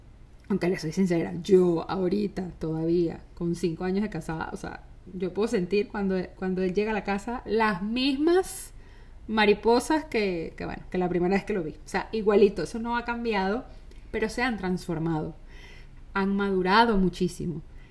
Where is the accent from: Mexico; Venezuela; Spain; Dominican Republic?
Venezuela; now in United States; nos hemos mudado varias veces de ciudad, nos hemos movido, o sea, nosotros somos venezolanos, ahora estamos en los Estados Unidos, saben, siempre hemos estado como en bastante movimiento